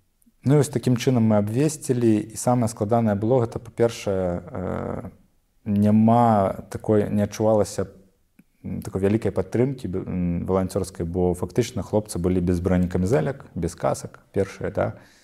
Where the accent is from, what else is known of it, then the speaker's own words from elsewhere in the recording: Belarus; У складі ТРО «Азов», як білоруси